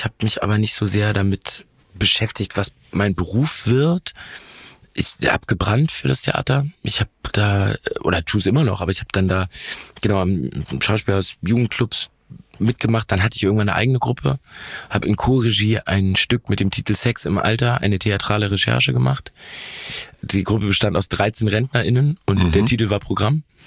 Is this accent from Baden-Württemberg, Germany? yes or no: no; Hamburg, Germany; ich bin in Volksdorf zur Schule gegangen, habe ich schon gesagt, Volksdorf ist, glaube ich, der Stadtteil oder war es früher auf jeden Fall der Stadtteil mit den meisten Millionären in Hamburg und gleichzeitig mein Papa an der Grenze zur Platte wohnt und Stelzhoop